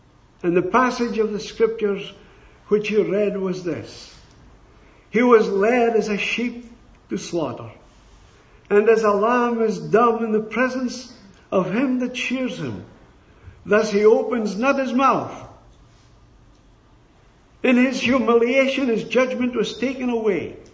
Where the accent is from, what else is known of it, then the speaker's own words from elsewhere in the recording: Scotland, United Kingdom; There's a man came, a laboring brother, to my hometown in Scotland